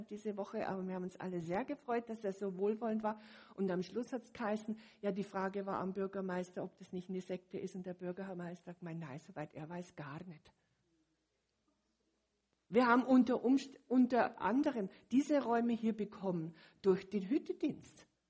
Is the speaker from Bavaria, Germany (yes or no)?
yes; Munich, Bavaria, Germany; wo ich noch als Kind in München aufgewachsen bin